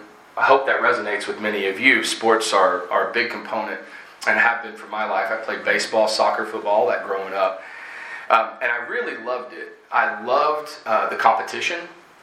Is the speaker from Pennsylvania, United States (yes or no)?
no; Chattanooga, Tennessee, United States; So, like Tom said, I grew up here in Chattanooga. I was really blessed, and I'm really grateful for my upbringing.